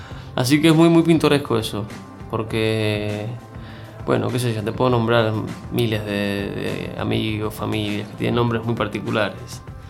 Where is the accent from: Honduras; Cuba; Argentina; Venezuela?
Cuba; accent: neither Cuban nor Argentine; mi acento hoy, que no es ni cubano ni argentino